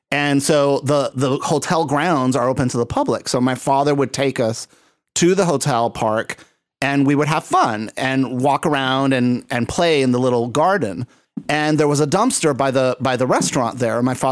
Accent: Puerto Rico; Well, so this is my father and we grew up in Puerto Rico

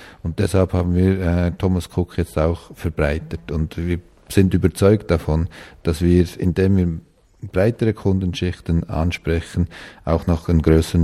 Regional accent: Switzerland; als Schweizer hatte ich da, glaube ich, wenig Glaubwürdigkeit

